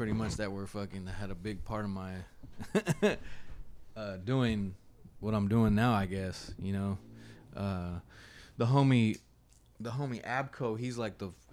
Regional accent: Fresno, California, United States; So growing up in Fresno, this is like pre motherfucking internet

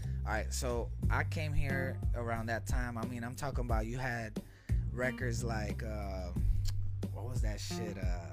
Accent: Santurce, Puerto Rico; also born or lived in Rio Piedras; I'm from Puerto Rico.

